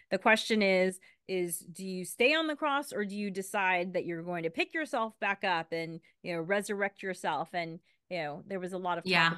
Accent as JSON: {"language": "English", "town": "Los Angeles", "region": "California", "country": "United States", "tie": "born or raised there", "said": "Growing up in Los Angeles, my church sort of had two personalities because they also hosted Spanish language masses."}